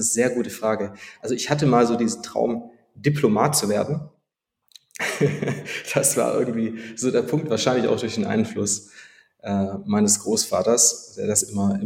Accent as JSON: {"language": "German", "region": "Baden-Württemberg", "country": "Germany", "moved": "as an adult", "lives_now": "Hamburg, Germany", "said": "ich bin 32 Jahre alt jetzt und komme ursprünglich aus dem Schwäbischen, ein kleines Dorf in der Nähe von Stuttgart. Bin seit 2015 in Hamburg"}